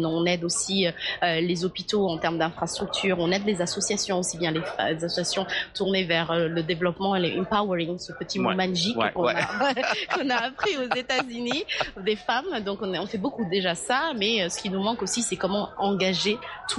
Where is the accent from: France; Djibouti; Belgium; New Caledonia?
Djibouti; je viens de Djibouti.